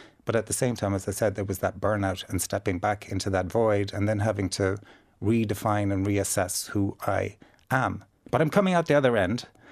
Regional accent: Ballyheigue, County Kerry, Ireland; as that little boy growing up in Ballyhaig, thinking I was the only gay man in the world, first of all.

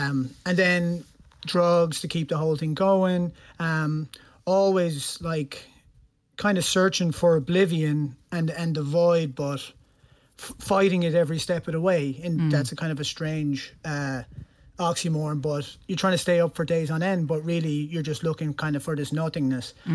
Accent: Kilmac, County Waterford, Ireland; also born or lived in United States; now in Brooklyn, United States; yeah, so I'm from Kilmac in County Waterford originally. But I was actually born in the States.

